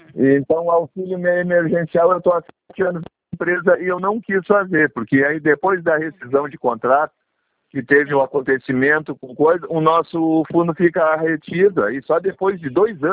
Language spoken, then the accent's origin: Portuguese; São Lourenço do Sul, Rio Grande do Sul, Brazil; É. Eu sou do Sul do Sul. Eu sou de São